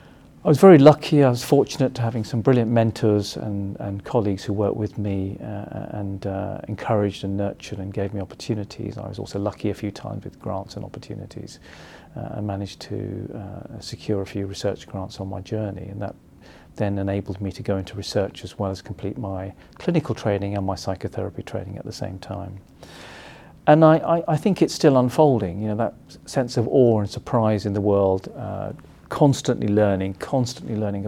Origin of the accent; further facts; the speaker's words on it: Kenya; born there; I'm also of Sikh Punjabi heritage. My parents were migrants. I was born in Kenya. They lived in Kenya for many years.